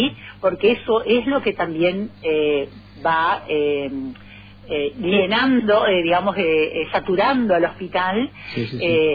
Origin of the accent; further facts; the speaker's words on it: Dos de Mayo, Misiones, Argentina; alguien que es del medio de Misiones, que soy de 2 de Mayo. Así que conozco, y vengo de familia humilde